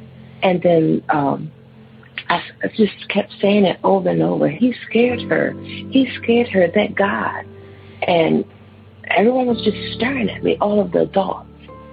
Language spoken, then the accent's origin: English; Washington, District of Columbia, United States; from Washington, D.C.